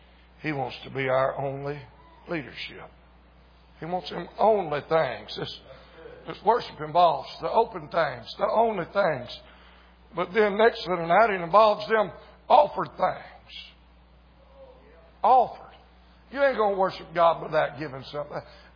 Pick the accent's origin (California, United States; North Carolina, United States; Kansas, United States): North Carolina, United States; I'm from North Carolina. I got tar on my heels.